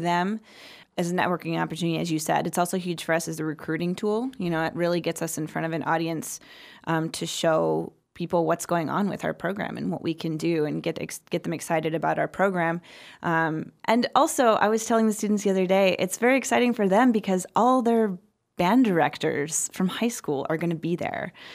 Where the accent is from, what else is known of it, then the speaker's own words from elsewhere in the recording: Missouri, United States; And me too, I'm also from Missouri, so my elementary school teacher is going to be there, my high school teachers and my collegiate instructors.